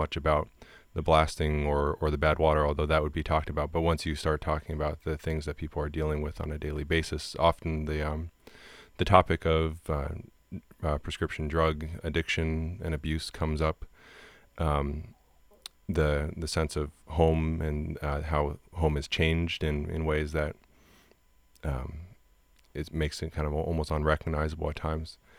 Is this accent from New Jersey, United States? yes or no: no; State College, Pennsylvania, United States; and in my hometown, State College, Pennsylvania.